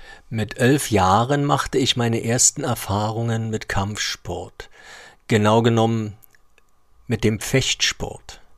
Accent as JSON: {"language": "German", "region": "Berlin", "country": "Germany", "tie": "born or raised there", "said": "Von meiner Kindheit in Berlin-Lichtenberg bis zu jenem Mai, an dem sich mein Leben plötzlich anders anfühlte."}